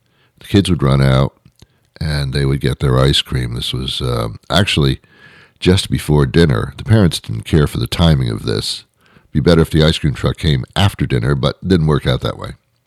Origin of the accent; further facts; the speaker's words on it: Teaneck, New Jersey, United States; I was brought up in Teaneck, New Jersey. I don't know why either.